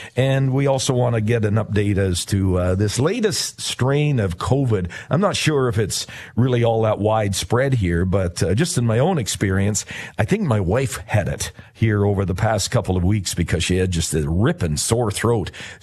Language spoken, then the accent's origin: English; Manitoba, Canada; I grew up just about on the Manitoba-North Dakota border.